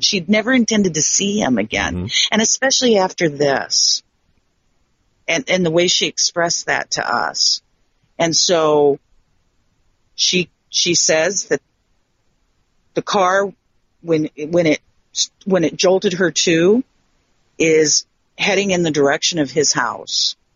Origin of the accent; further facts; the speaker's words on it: Arizona, United States; because I'm mixed Indian from Arizona.